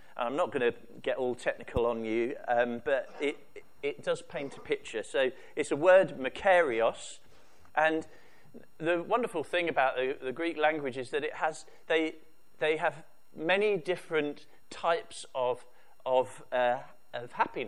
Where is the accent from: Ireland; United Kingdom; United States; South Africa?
United Kingdom; I'm very aware of the fact that I'm British and I live in the West